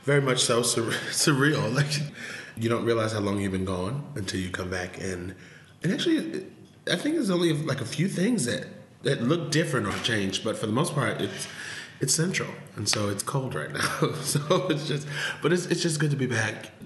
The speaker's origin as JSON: {"language": "English", "town": "Long Island", "region": "New York", "country": "United States", "tie": "born or raised there", "moved": "as an adult", "lives_now": "Iowa, United States", "said": "So I'm from Long Island, and my senior year of high school, I said, I refuse to go to school in New York. I was like, I've been here all my life."}